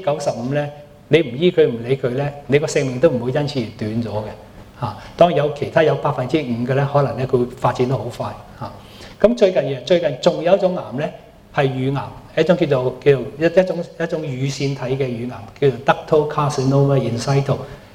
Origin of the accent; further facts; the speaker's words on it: Hong Kong; 咁其實我哋香港人所真真正正付出嘅醫療嘅費用咧，係只不過係3%嘅啫